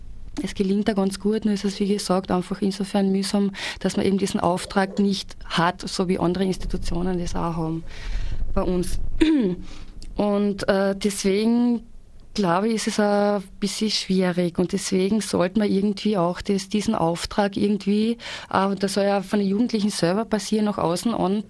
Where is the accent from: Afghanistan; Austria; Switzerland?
Austria; Carinthia; als da bei uns in Kärnten das ist